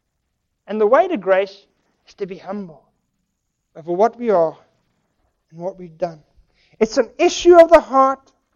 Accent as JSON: {"language": "English", "country": "South Africa", "said": "I came from South Africa."}